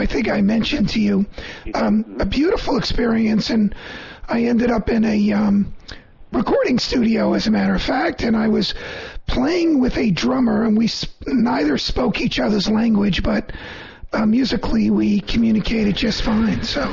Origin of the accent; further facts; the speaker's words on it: New York City, New York, United States; I'm from New York City, man. When you want to run, you just go out in the street and you run.